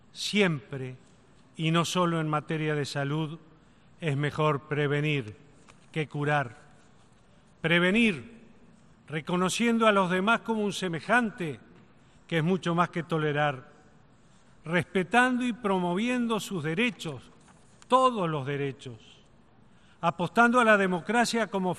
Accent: Uruguay; si bien vengo de Uruguay, no estoy aquí para hablar de los problemas de Uruguay

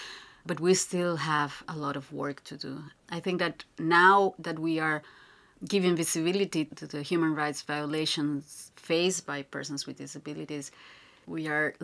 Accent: San José, Costa Rica; I'm 39 years old, and I was born in San Jose, which is the capital of Costa Rica.

